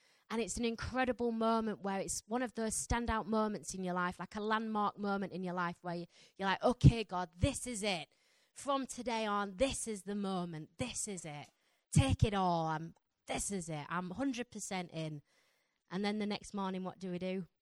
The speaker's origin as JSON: {"language": "English", "region": "Yorkshire and the Humber", "country": "United Kingdom", "accent": "Yorkshire", "said": "So my Yorkshire accent is quite strong."}